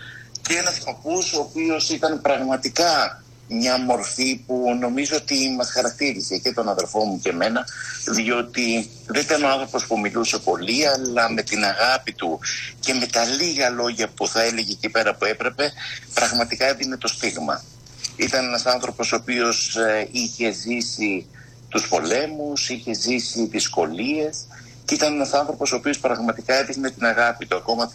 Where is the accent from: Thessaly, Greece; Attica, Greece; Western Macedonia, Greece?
Attica, Greece; Piraeus; born there; Οι γονείς γεννηθήκαν στο χωριό, ο αδερφός στα Γιάννενα, εγώ ήμουν ο μόνος από την οικογένεια που γεννήθηκα στον Πειραιά, οπότε τους πειράζω ακόμα ότι είμαι ο πρωτεβουσιάνος οικογένειας.